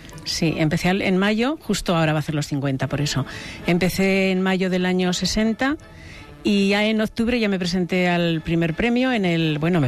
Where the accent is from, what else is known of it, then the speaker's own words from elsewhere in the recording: Pamplona, Navarre, Spain; born there; yo nací en Pamplona.